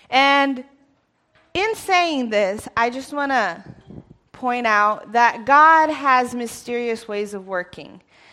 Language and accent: English; Mozambique; also born or lived in Brazil; I'm Brazilian. I was born in Brazil, but my parents, there's so many people leaving. My parents were missionaries to Mozambique. Africa.